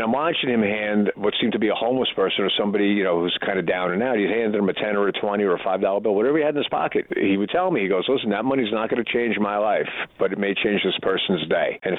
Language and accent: English; New York City, New York, United States; Listen, growing up in New York City in the five boroughs